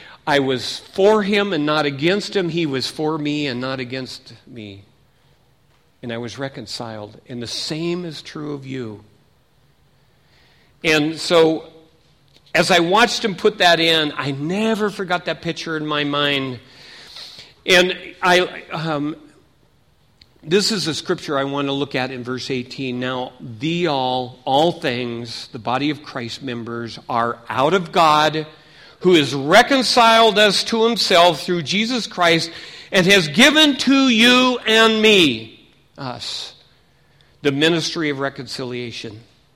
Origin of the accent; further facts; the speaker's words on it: Seattle, Washington, United States; I was raised in Seattle